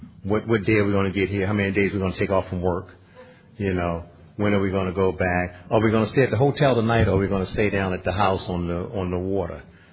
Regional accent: Baltimore, Maryland, United States; You know, so I'm from Baltimore. That's where I was born. That's where I grew up. That's where I used, and it's also where I got clean.

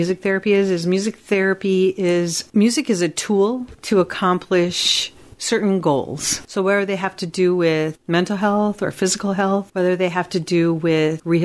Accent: Cudahy, United States; But where I grew up in Cudahy, it was a great place to grow up.

